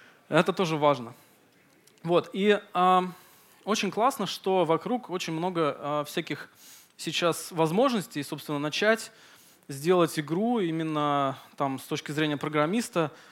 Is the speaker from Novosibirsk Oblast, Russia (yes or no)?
yes; Novosibirsk, Novosibirsk Oblast, Russia; Новосибирск — это мой родной город, то есть я здесь родился и вырос.